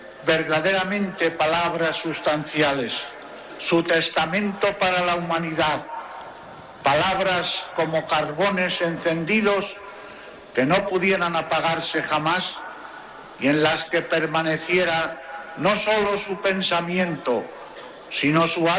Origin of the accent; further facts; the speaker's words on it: Fuentes de Nava, Castile and León, Spain; born there; mi pueblo natal, Fuentes de Nava, en la provincia de Palencia.